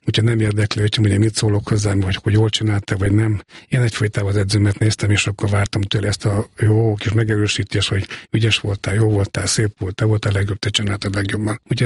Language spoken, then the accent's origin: Hungarian; Miskolc, Borsod-Abaúj-Zemplén, Hungary; born there; Miskolcon születtem 1965-ben